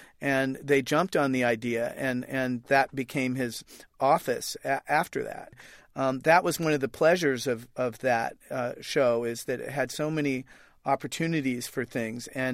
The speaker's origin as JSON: {"language": "English", "region": "Oregon", "country": "United States", "said": "I'm like, yeah, man, I'm from Oregon."}